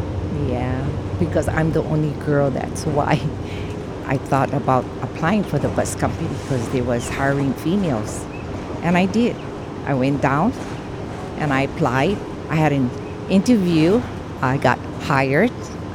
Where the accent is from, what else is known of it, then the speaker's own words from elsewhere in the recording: Kailua, Hawaii, United States; I'm a grandmother and a great-grand. I was born here, and I grew up in Kailua.